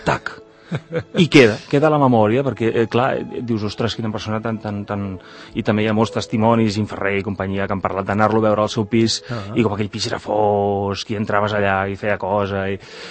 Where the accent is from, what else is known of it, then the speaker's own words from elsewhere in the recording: Netherlands; Catalan is a second language; ara mateix jo sóc un holandès